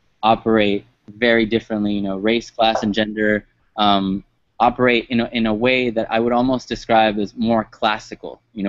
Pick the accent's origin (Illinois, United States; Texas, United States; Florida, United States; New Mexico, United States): Florida, United States; Miami; something that being a Cuban American, I can see a lot of in my family and my, my hometown, Miami.